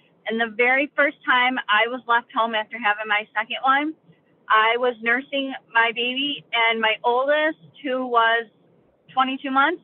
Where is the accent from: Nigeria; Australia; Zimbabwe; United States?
United States; New York; I'm from New York.